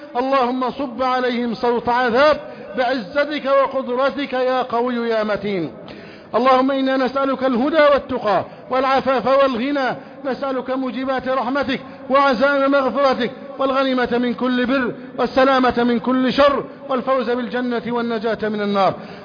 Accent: Egypt; اللهم احفظ بلدنا مصر،

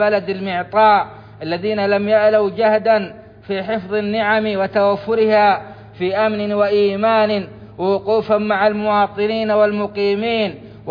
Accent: Saudi Arabia; بلادنا السعودية

